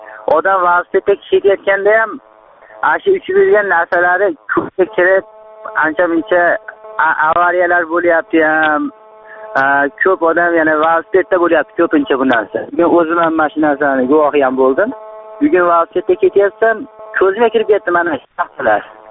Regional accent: Marhamat, Andijan Region, Uzbekistan; Men Marhamatdanman. Andijon viloyati Marhamat tumani. Men o'quvchiman, kollejda o'quvchiman. … 92 yilman. Yoshim 16 da, hozir endi 17 da ketyapman.

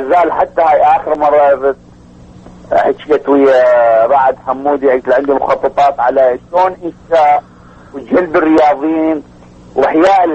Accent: Iraq; أنا بطل عراقي

